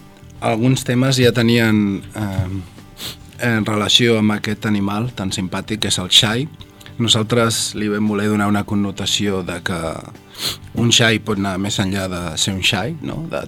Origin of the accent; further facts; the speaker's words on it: Barcelona, Catalonia, Spain; born there; now in Sant Feliu, Spain; jo vaig néixer a Barcelona, fa 8 anys que visc a Sant Feliu i em considero santfeliuenc.